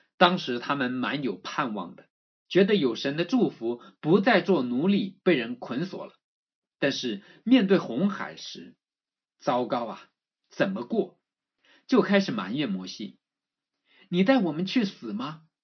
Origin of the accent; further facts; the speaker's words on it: China; 认为我们中国人传统习俗都不用公筷的